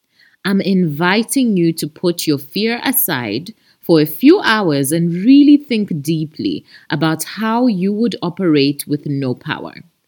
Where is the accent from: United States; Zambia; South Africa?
Zambia; As you know, I'm from Zambia, okay?